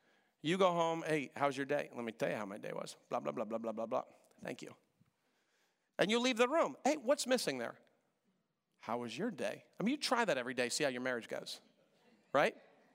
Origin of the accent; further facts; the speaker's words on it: Reston, Virginia, United States; We grew up in Reston together.